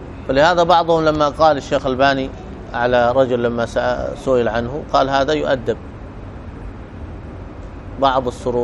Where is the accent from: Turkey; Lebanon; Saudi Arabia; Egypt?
Egypt; مثلا عندنا في مصر